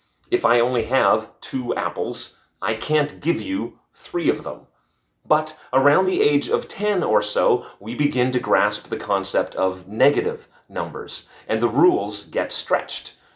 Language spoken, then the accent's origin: English; Canada; The fact that I'm Canadian only means that I do this in a more charming, winsome, and less obnoxious way